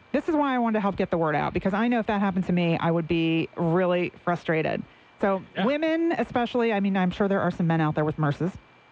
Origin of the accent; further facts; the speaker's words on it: Northeast, United States; Less bad. Come on, people. I'm from the Northeast.